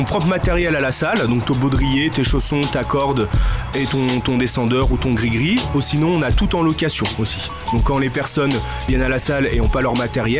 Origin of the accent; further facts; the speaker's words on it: Sallanches, Auvergne-Rhône-Alpes, France; Et je suis de Sallanches et je pratique de l'escalade, du ski et aussi du foot dans la vallée.